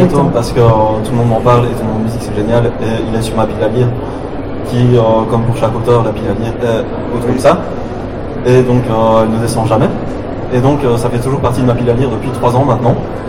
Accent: Belgium; Il y a toujours un petit truc qui fait qu'en fait on est belge et qu'on n'est pas autre chose.

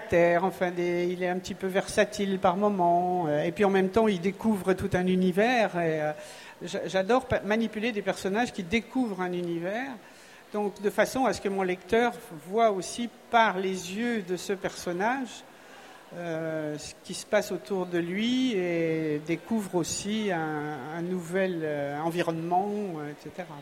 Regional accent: Bourgogne-Franche-Comté, France; born there; Alors moi, je suis né en Bourgogne, j'habite dans le Beaujolais.

